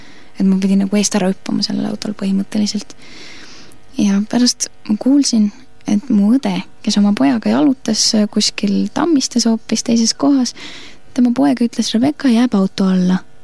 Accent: Pärnu, Pärnu County, Estonia; Ma olen sündinud Pärnus ja 19 aastat Pärnus elanud.

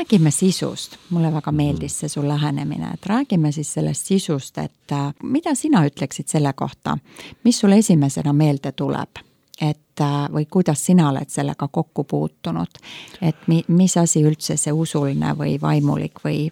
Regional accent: Finland; Estonian is a second language; Ma siin jäin mõtlema, et mina kui soomlane vahesti lähtun ka Eesti soomekeele vahest

